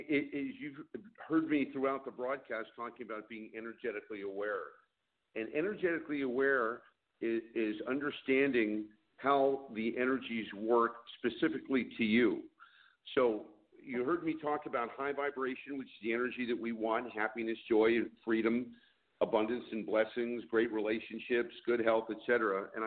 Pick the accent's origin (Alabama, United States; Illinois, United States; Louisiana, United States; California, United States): California, United States; San Francisco; I'm from San Francisco, and I used to drive across the Golden Gate Bridge a lot